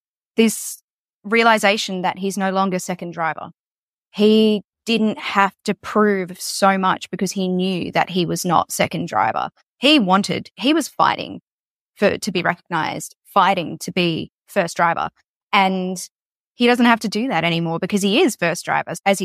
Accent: Australia; And we know that. We're Australian. Of course we know that he's world champion material.

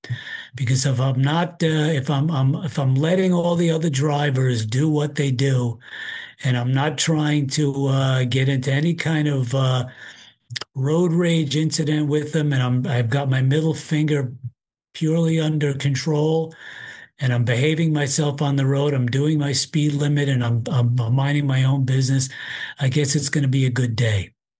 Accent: New York, United States; also born or lived in Queens; I grew up in Rockland County, which is across the river from where I live now in Westchester County, and I lived for 7 years in Queens, a borough in New York City.

